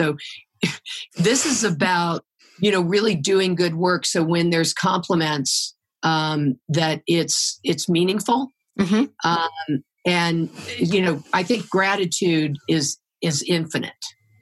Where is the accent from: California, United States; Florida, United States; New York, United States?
Florida, United States; Orlando; one example of that would be that I grew up in Orlando, Florida.